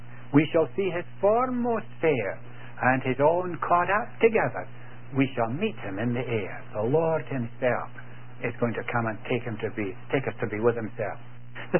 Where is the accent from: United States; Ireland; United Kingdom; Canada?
United Kingdom; Scotland; I was brought up in Scotland as a young lad